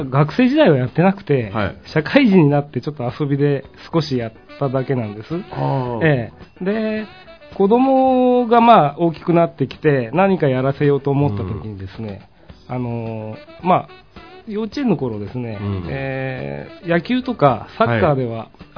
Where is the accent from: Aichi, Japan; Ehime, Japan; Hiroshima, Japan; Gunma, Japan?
Hiroshima, Japan; Miyoshi; 私は地元が広島県の三好市なんですけど